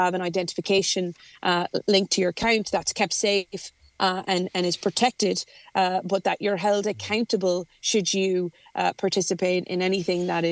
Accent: Ireland; as an Irish MEP, we also have due diligence, the fact that we house a number of the social media platform companies in this country EU.

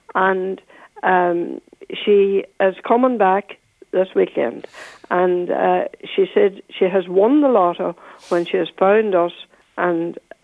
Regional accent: Coleraine, Northern Ireland, United Kingdom; born there; I was born in hospital in Coleraine.

